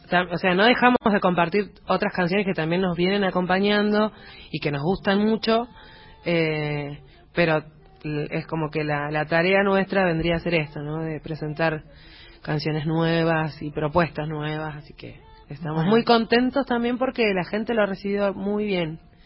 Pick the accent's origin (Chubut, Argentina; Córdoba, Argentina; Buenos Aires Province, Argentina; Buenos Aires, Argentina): Chubut, Argentina; yo soy de Chubut y él es de Tucumán.